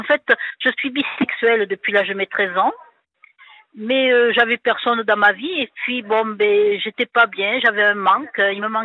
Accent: Toulouse, Occitanie, France; Et comme on est de Toulouse, donc on a très vite communiqué par SMS.

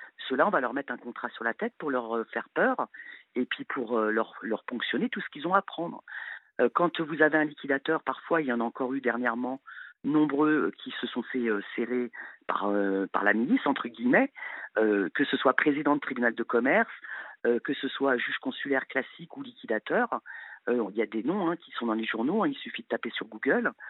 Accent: Clermont-Ferrand, Auvergne-Rhône-Alpes, France; donc moi, je suis du Puy-de-Dôme, hein, de Clermont-Ferrand.

